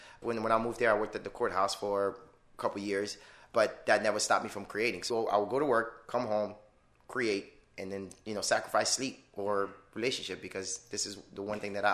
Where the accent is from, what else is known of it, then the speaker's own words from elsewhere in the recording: Miami, Florida, United States; now in Orlando, United States; Grew up in Miami, moved to Orlando about 16 years ago.